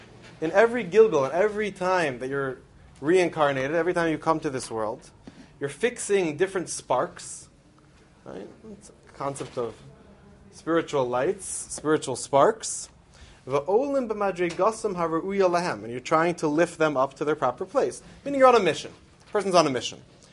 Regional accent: Philadelphia, Pennsylvania, United States; born there; I was born in Philadelphia in 1981. So whatever my Philly pride, the brotherhood.

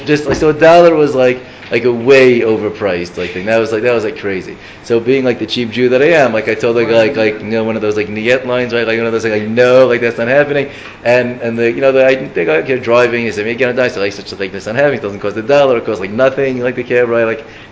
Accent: United States; the driver sensed that it wasn't so hard to tell as an American, because I didn't really claim my Russian was like pretty bad

